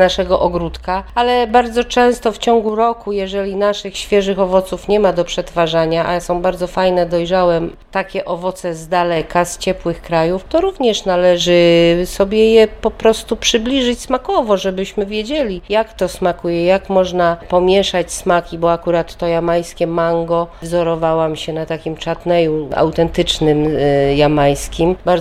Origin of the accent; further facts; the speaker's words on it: Gogolin, Opole Voivodeship, Poland; jestem z Gogolina.